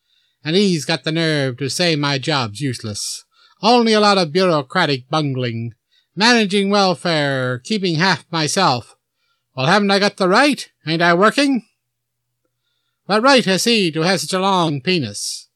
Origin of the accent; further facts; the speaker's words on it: Canada; that I'm a Canadian. And this is something a Canadian should not do.